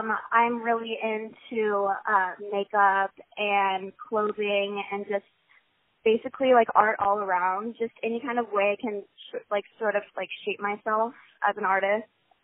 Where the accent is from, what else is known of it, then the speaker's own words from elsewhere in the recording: Mesa, Arizona, United States; Yeah, I'm from Mesa.